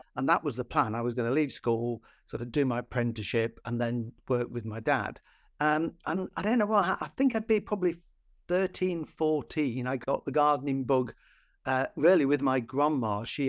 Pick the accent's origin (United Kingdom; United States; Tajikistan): United Kingdom; East Midlands; I grew up in Nottinghamshire in the mining villages. And my dad's family were all coal miners.